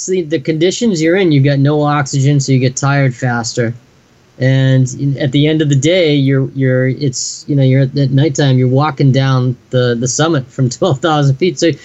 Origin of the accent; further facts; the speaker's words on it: New England, United States; I looked over at my wife, and we're from New England